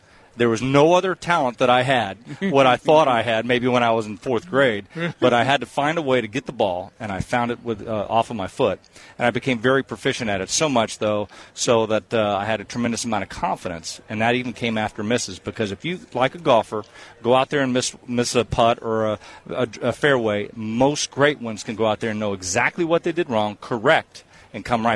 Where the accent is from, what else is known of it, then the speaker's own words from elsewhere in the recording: Dallas, Texas, United States; now in Baltimore, United States; Love Houston. I grew up in Dallas, Texas, so I'm a Texas boy at heart, even though I still live up in Baltimore.